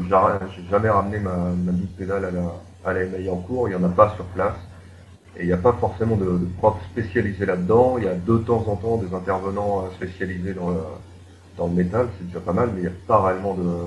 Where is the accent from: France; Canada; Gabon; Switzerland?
France; batteur français.